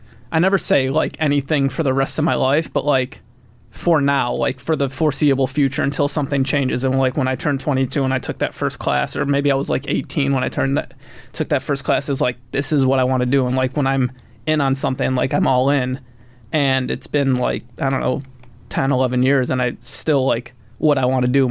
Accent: Bloomfield Hills, Michigan, United States; Born and raised in Detroit, Michigan. Well, the suburbs of Detroit, Bloomfield Hills. Grew up there, went to Michigan State, moved out here after college when I was 22

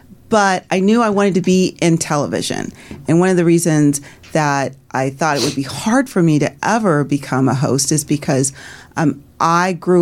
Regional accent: Diamond Bar, California, United States; I grew up outside of Los Angeles, which was in the city of Diamond Bar.

